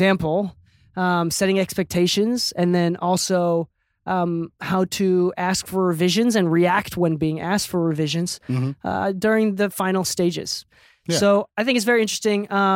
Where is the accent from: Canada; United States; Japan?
Japan; Okinawa; Hence why I look like a Hispanic Asian. It's because I'm from Okinawa.